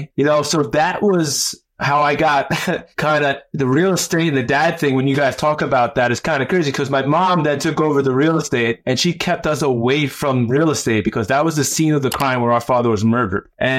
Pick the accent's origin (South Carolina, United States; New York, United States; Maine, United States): New York, United States; New York City; So I grew up in the Bronx in New York City.